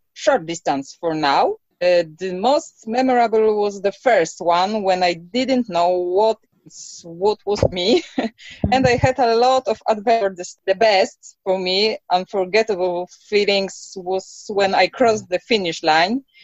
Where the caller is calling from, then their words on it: Svalbard, Svalbard & Jan Mayen; At the end of the world, we are calling from Polish Polar Station on Spitsbergen.